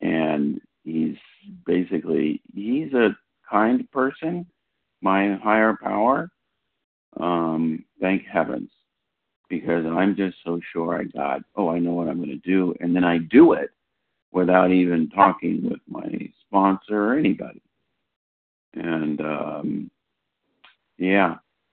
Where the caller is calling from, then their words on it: California, United States; Hi, this is … in California.